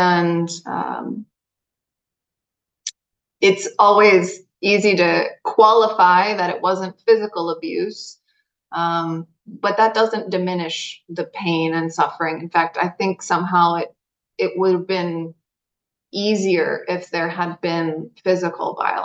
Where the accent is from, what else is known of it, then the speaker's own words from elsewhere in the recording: Connecticut, United States; now in Costa Rica; because I live in Costa Rica. So hello from Costa Rica. And I grew up in Connecticut.